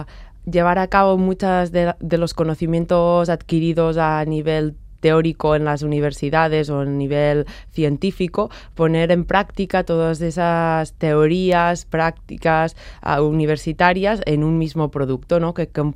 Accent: Girona, Catalonia, Spain; moved away as an adult; now in Bilbao, Spain; yo soy catalana, soy de Girona, pero hace unos años que estoy viviendo ya aquí en País Vasco y vivo en Bilbao actualmente.

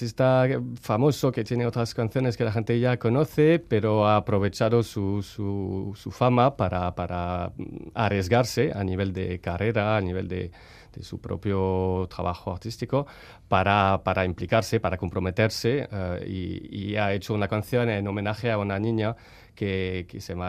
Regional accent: Paris, Île-de-France, France; Spanish is a second language; yo soy más bien de París, pero ya medio vasco. Yo creo que he cambiado mucho mi visión de París con los años aquí.

